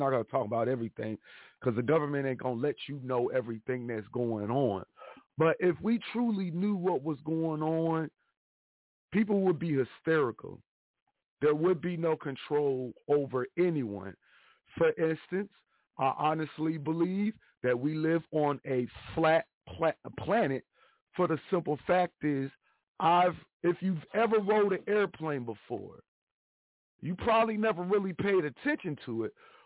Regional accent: Midwest, United States; Like how I've told people before on here, I'm from the Midwest. Everybody knows I'm from the Midwest.

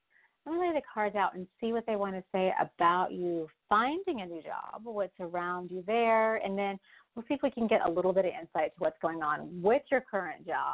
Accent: California, United States; I'm from SoCal myself.

